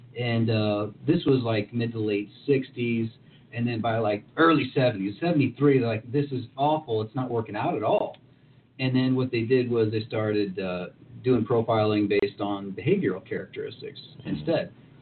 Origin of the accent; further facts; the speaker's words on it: Florida, United States; You know, the same thing happened where I grew up in Volusia County.